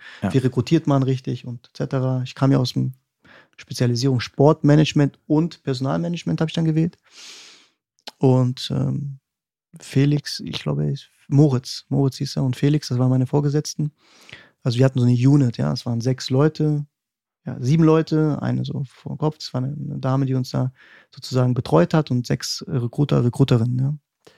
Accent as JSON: {"language": "German", "country": "Germany", "tie": "born there", "said": "ich bin in Deutschland geboren"}